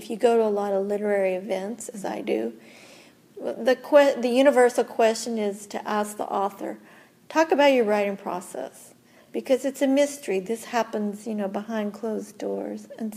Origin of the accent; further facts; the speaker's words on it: Missouri, United States; Likewise, Mark Twain, who's from my home state of Missouri